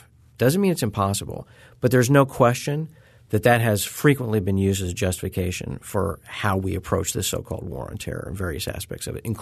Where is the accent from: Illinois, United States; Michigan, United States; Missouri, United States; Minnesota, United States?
Missouri, United States; my area of the country, I grew up in Southwest Missouri.